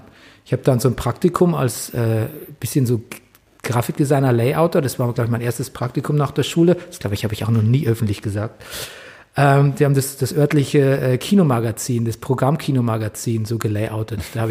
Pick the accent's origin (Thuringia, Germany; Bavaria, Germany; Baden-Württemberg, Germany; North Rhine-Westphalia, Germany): Bavaria, Germany; Grafentraubach; born or raised there; also born or lived in Mallersdorf